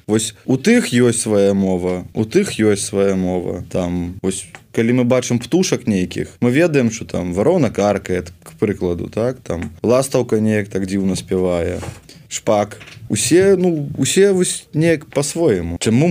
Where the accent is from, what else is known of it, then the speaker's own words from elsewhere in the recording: Hrodna, Grodno Region, Belarus; moved away as an adult; 21-й год я яшчэ быў у Беларусі, я паехаў у гародню да сваёй матулі, і паглядзеў, як мой родны горад стаў пустым.